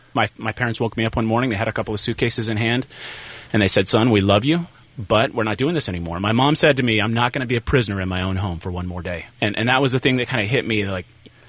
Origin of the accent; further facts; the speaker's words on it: Arizona, United States; moved away; Well, what happened was my I grew up in Arizona.